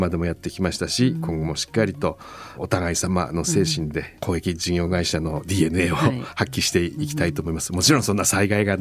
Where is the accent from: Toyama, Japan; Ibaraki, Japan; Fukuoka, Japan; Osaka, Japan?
Toyama, Japan; born there; 少し前までは石川県で商いをし生活をしてきたわけでありますが、まあ、私はもう富山生まれですけども